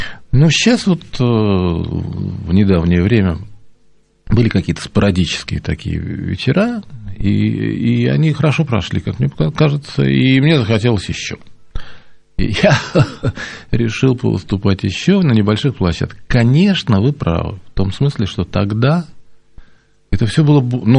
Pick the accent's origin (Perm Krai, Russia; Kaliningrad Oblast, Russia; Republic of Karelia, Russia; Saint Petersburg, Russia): Saint Petersburg, Russia; Я же питерский, вообще-то, я здесь жил